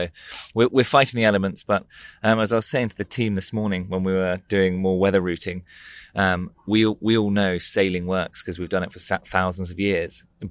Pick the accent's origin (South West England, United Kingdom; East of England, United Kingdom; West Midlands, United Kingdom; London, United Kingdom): South West England, United Kingdom; We grew up on Dartmoor and we didn't have a TV to it 8 years old, so we just went out into the garden and then the garden became Dartmoor